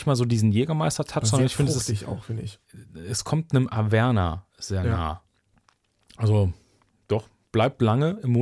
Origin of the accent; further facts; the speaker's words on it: West Germany, Germany; für uns Wessis natürlich auch immer eine interessante Story